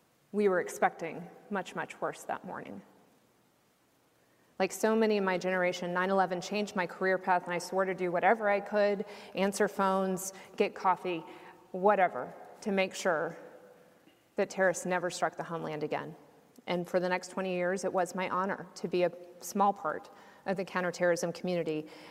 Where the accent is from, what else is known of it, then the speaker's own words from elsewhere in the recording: Texas, United States; 121 came from my home state of Texas, and about 40 of them came from the North Texas counties I lived in or attended high school in.